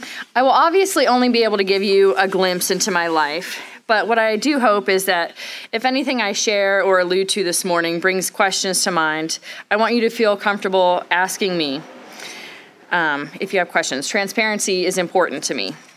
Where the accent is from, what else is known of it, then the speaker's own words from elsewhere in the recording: Canton, Ohio, United States; I grew up in Canton, Ohio, in Northeast Ohio with my parents and five siblings, two older and three younger.